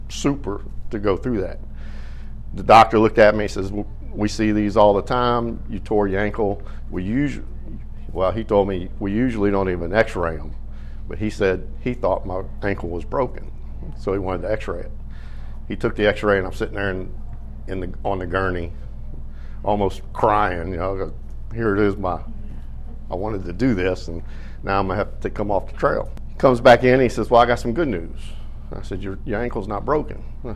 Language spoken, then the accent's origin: English; Slidell, Louisiana, United States; I was born and raised here in Slidell. My family goes back probably as much as four generations right here in Slidell. I was born right there on around Fremo Avenue and raised in Possum Hollow Park.